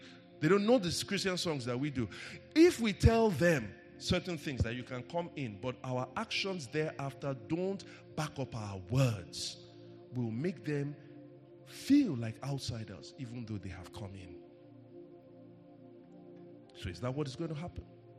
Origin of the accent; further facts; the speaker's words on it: Nigeria; English is a second language; I paid higher fees because I was from Nigeria.